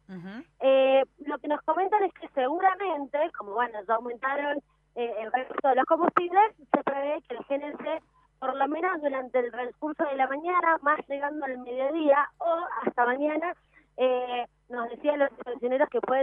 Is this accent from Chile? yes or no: no; Argentina; Ya estamos acostumbrados, somos argentinos de alguna manera